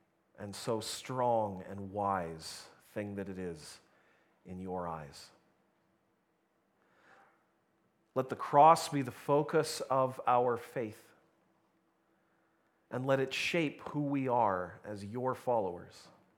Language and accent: English; St. Catharines, Ontario, Canada; west of St. Catharines, which is where we grew up, on a private farm just off to the side of this major highway